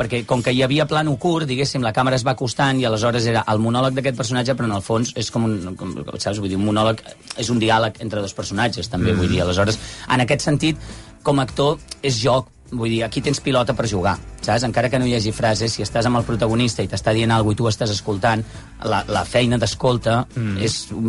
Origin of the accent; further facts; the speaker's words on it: Catalonia, Spain; accent: Catalan; I vaig dir, home, diuen que tinc una mica d'accent català, però tampoc tant.